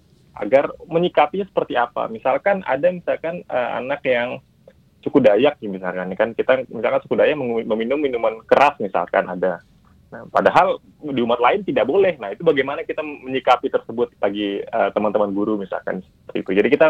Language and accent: Indonesian; Singkawang, West Kalimantan, Indonesia; born there; jadi kebetulan saya lahir di Singkawang ya, Bu, kemudian aktif di Pontianak dan keliling Kalimantan Barat untuk melakukan edukasi gitu.